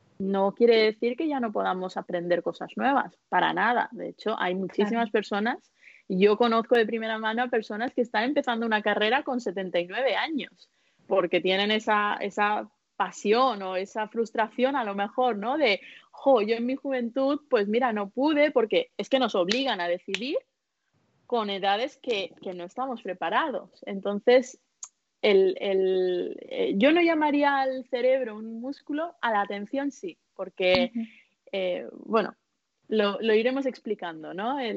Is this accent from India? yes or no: yes; India; Yo vengo de la India, o sea, ya ni os cuento, ¿no?